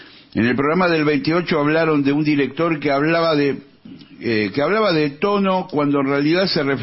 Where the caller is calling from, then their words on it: Victoria, Buenos Aires Province, Argentina; Soy de Victoria, San Fernando.